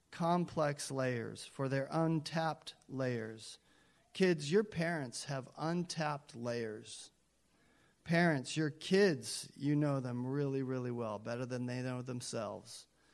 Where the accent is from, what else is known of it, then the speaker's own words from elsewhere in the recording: Kenya; I grew up in Kenya.